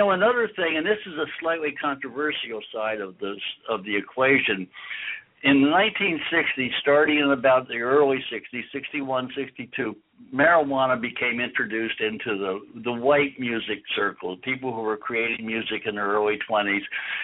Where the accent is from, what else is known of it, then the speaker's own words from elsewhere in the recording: St. Augustine, Florida, United States; I'm a lifelong sailor. I grew up in St. Augustine, Florida, and where I learned how to sail very young